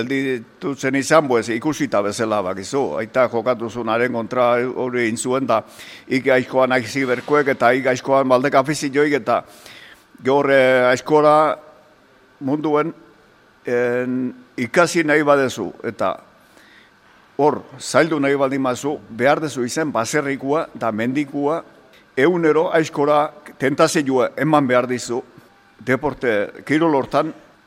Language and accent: Basque; Loiola, Basque Country, Spain; Loiolakoa. Jaioa naiz, Loiolan, Mandiola Zabazerrien jaioa, ni Loiolatarra sentitu izan naiz beti.